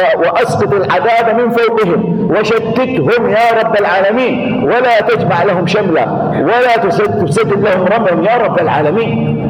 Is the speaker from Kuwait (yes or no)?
yes; Kuwait; أن يحفظ بلدنا الكويت